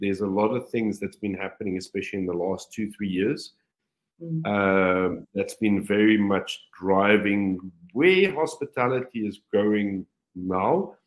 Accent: South Africa; now in Dubai, United Arab Emirates; When I got to Dubai, I came from I'm from South Africa.

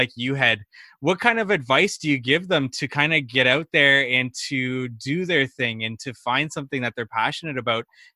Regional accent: Canada; First off, I am Canadian. I'm not American, but I can respect your time spent in the Army.

